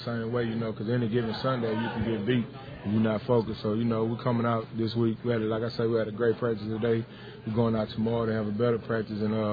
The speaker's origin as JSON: {"language": "English", "town": "Houston", "region": "Texas", "country": "United States", "said": "I'm from Houston, so you know I'm love the heat."}